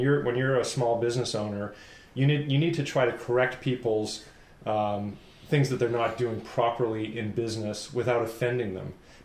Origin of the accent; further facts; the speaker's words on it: Northeast, United States; And I'm from the East Coast.